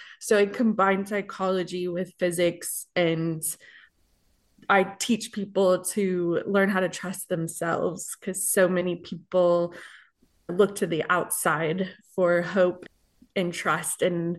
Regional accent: Austin, Texas, United States; now in Cincinnati, United States; I'm originally from Austin, Texas, but I now live in Cincinnati, Ohio.

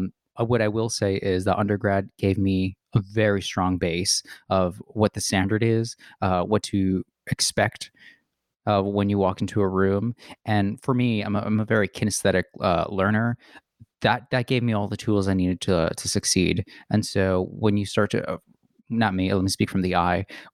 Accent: Jersey City, New Jersey, United States; I was born and raised in Jersey City. I lived in I lived in Union City for a long time. And I was a 15-minute bus ride from New York.

